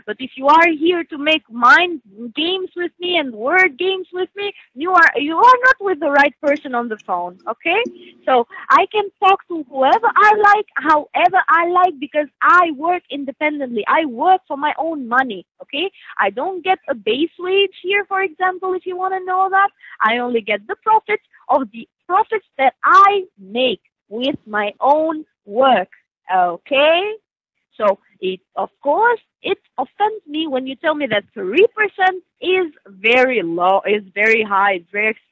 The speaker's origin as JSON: {"language": "English", "country": "Canada", "said": "I'm from Canada"}